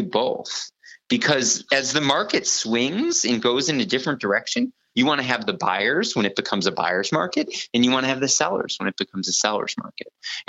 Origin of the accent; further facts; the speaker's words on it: Bloomfield Hills, Michigan, United States; moved away as an adult; now in New York, United States; I grew up in Michigan. So I grew up in a town called Bloomfield Hills, Michigan.